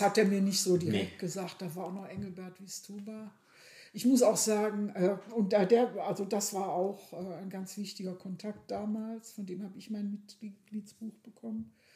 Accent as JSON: {"language": "German", "region": "North Rhine-Westphalia", "country": "Germany", "moved": "yes", "lives_now": "Wittenberg, Germany", "said": "ich komme ja aus dem Westen, man hört das auch, ne, aus NRW, bin jetzt zwar schon ewig lange in Wittenberg, mehr als 20 Jahre"}